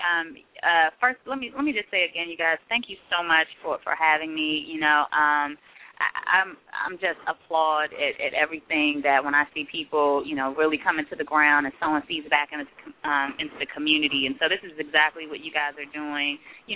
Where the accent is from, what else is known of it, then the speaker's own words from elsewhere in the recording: Washington, District of Columbia, United States; I was born and raised in Washington, D.C., lived in Upper Northwest